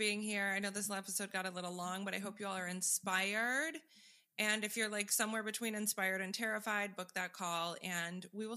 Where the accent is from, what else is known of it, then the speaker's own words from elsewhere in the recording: New York, United States; now in Florida, United States; I grew up in New York and now live in Florida, and all they want to do is go to New York.